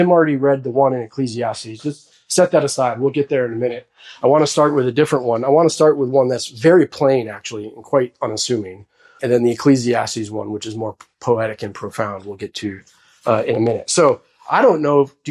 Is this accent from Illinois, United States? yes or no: no; New York, United States; I grew up in the Catskills. So not really upstate, but we say we're upstate.